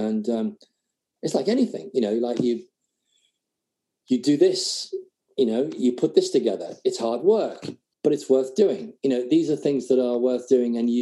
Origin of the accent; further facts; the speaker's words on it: Liverpool, North West England, United Kingdom; And I'm from Liverpool, so I kind of understood the accents